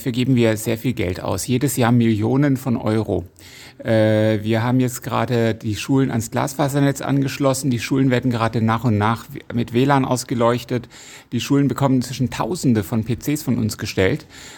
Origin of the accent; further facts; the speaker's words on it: Heppenheim, Hesse, Germany; Ich komme aus Heppenheim, bin aber für den gesamten Kreis Bergstraße, nämlich auch für Lambertheim, zuständig